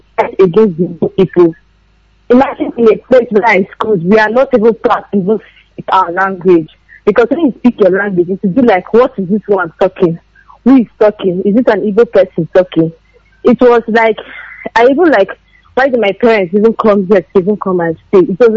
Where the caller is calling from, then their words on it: Onitsha, Anambra, Nigeria; I'm coming from Nkwerezunaka in Onitsha.